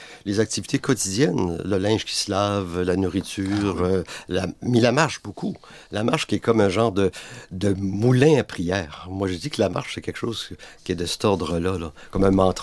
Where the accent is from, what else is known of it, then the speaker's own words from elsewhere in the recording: Quebec, Canada; moi, c'est que je suis originaire de la Gaspésie, du bas du fleuve de la Gaspésie. Voilà. Donc la mer, pour moi, a une symbolique très particulière.